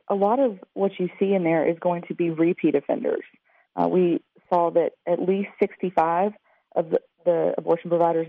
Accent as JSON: {"language": "English", "region": "Louisiana", "country": "United States", "said": "I'm from Louisiana, and our Democrats are very pro-life."}